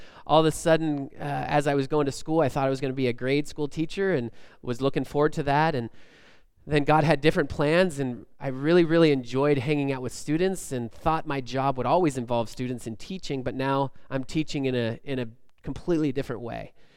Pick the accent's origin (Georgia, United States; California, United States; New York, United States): California, United States; Los Angeles; moved away as an adult; now in Moses Lake, United States; But I am originally from Los Angeles.